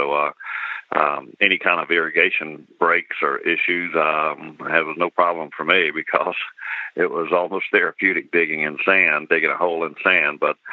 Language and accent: English; South Carolina, United States; also born or lived in Aiken; he knew that I was from South Carolina. I started in Aiken, South Carolina, and then kind of grew up middle of the state outside of Columbia.